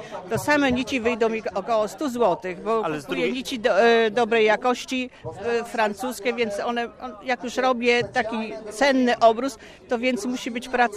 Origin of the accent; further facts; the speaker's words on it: Pomeranian Voivodeship, Poland; ja akurat jestem od urodzenia kaszubką, ale męża mam z borów tucholskich, więc się pomiesza, nasze regiony się pomieszały po prostu.